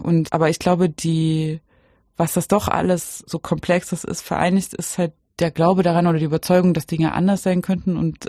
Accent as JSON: {"language": "German", "country": "Germany", "tie": "born there", "said": "Und dann sage ich, ja, aber ich wurde ja in der DDR geboren, das ist halt so."}